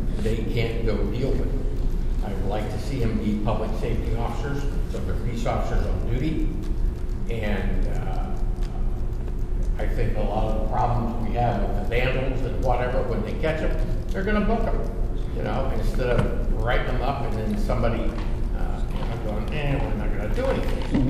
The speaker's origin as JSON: {"language": "English", "region": "Missouri", "country": "United States", "said": "And by the way, I'm from Missouri."}